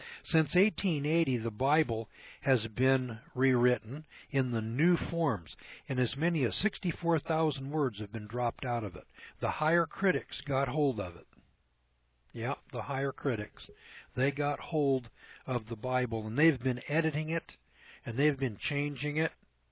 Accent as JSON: {"language": "English", "country": "United States", "said": "And I feel bad about that as an American."}